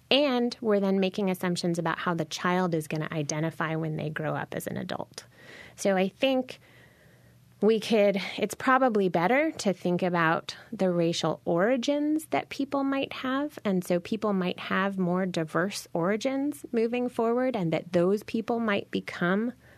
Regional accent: Seattle, Washington, United States; But I grew up in Seattle, and I attended a high school that was racially diverse on paper

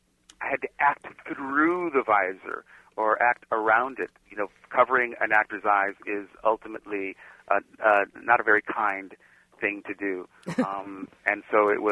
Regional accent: United States; I grew up in the 50s and the 60s, and it was not always easy being a black kid growing up in America.

